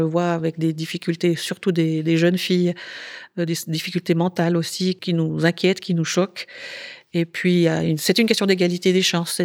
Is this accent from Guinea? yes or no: no; Fribourg, Switzerland; par exemple, en Valais ou chez nous à Fribourg